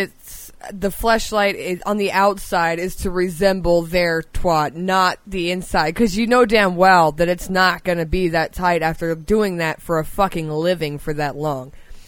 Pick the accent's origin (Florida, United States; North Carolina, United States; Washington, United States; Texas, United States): Florida, United States; Sarasota; Well, I was born and raised in Sarasota.